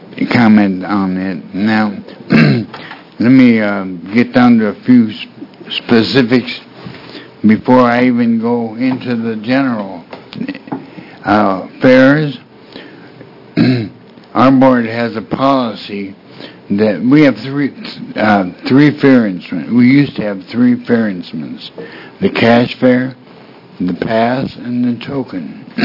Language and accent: English; Eugene, Oregon, United States; I'm from Eugene.